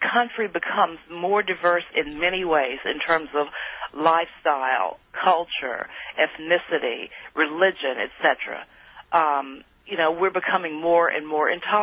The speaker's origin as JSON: {"language": "English", "town": "Little Rock", "region": "Arkansas", "country": "United States", "said": "Well, you know, I'm from Little Rock, Arkansas, home of the great Little Rock Central High desegregation crisis in 1957 and the Little Rock Nine."}